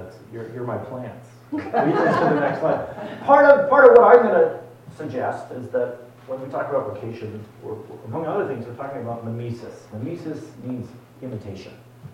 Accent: United States; I tell them I was Canadian. But I want to reclaim the fact that I am American

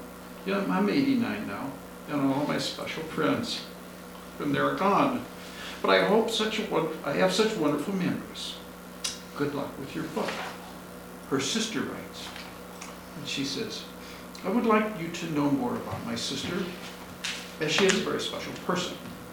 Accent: St. Louis, Missouri, United States; And I remember that from when I was growing up in St. Louis.

